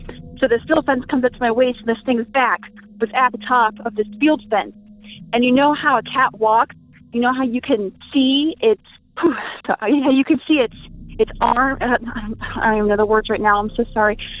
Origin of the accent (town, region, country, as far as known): Springfield, Ohio, United States